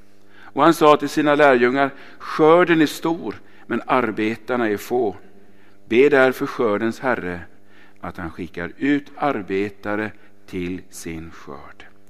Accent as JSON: {"language": "Swedish", "town": "Lidköping", "region": "Västra Götaland County", "country": "Sweden", "tie": "born there", "said": "Hur ligger det i förhållande till Lidköping där jag är född?"}